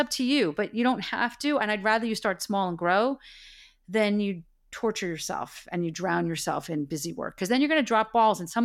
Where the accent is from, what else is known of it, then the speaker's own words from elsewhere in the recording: New Jersey, United States; I'm from New Jersey. I talk 100 miles an hour.